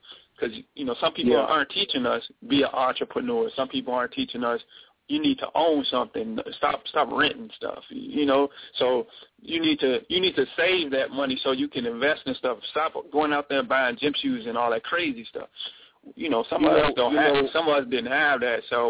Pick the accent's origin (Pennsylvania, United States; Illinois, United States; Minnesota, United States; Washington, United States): Illinois, United States; Chicago; if all I see is growing up in a neighborhood like I did in Chicago, growing up in Inglewood, you know, I saw some of the most, you know, just some a lot of bad stuff.